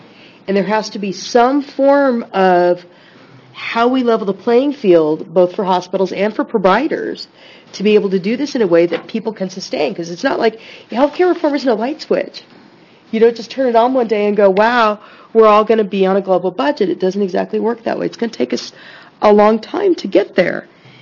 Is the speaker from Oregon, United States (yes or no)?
yes; Oregon, United States; I come from Central Oregon, one of the greatest places on the planet to live.